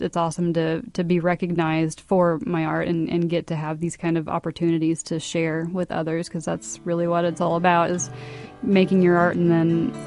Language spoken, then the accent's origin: English; Martinsville, Indiana, United States; I live in Martinsville. I'm from Martinsville, and I'm like in the center, you know. I'm like a half hour from Indy.